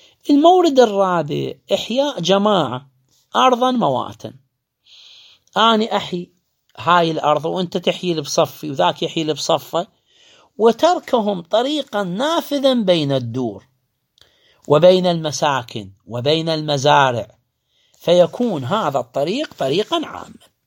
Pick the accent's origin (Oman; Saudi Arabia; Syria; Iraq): Iraq; عندنا بالعراق